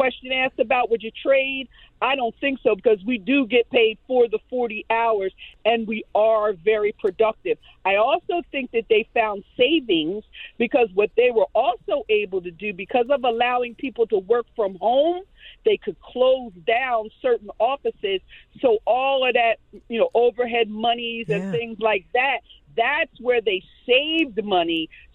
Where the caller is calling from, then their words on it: Lindenwald, New Jersey, United States; Hello. Yes … from Lindenwald.